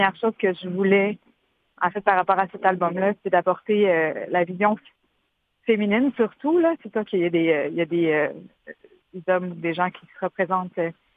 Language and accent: French; Quebec, Canada; born or raised there